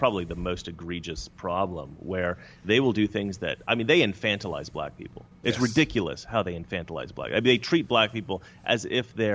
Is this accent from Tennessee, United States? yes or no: no; Oregon, United States; Growing up in Oregon was very good for me.